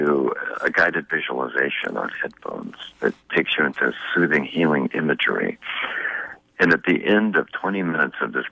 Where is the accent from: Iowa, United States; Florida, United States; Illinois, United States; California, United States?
California, United States; born there; also born or lived in Hong Kong; I was born in California.